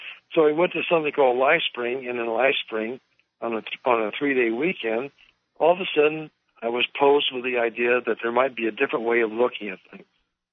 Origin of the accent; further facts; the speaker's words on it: Medford, Oregon, United States; also born or lived in Oakland, California; Well, I grew up in – I was born in Oakland, California, the San Francisco Bay Area. And my family moved to Medford, Oregon. That's southern Oregon, in a small town. And I went through high school there.